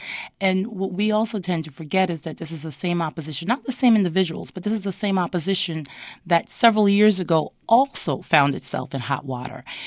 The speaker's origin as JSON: {"language": "English", "country": "Turks & Caicos Islands", "tie": "born or raised there", "said": "my father's from Turks and Caicos, and I was born in Turks and Caicos."}